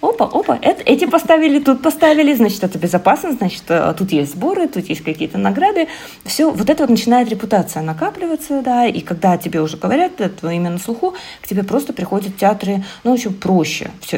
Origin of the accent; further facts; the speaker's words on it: Minsk, Belarus; Причем поставили ее в моем родном городе Минске.